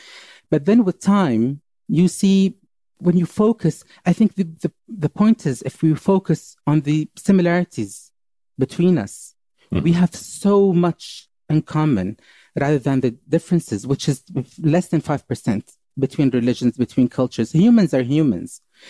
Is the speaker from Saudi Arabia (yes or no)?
yes; Saudi Arabia; I was born and raised in Saudi Arabia. And I only knew Saudi Arabia at that time.